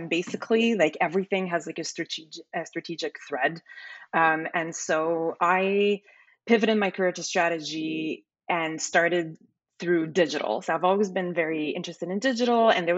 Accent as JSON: {"language": "English", "town": "Montreal", "region": "Quebec", "country": "Canada", "tie": "born or raised there", "also_born_or_lived": "Toronto", "lives_now": "Los Angeles, United States", "said": "I'm from Montreal, like you mentioned, born and raised, and then moved to LA after a few years living and working in Toronto."}